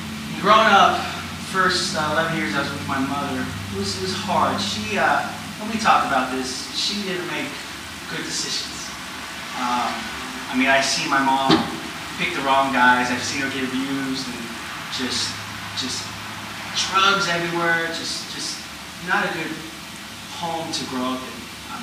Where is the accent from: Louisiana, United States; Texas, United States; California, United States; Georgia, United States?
Texas, United States; El Paso; born there; But I was born in El Paso, Texas. My parents met in Germany.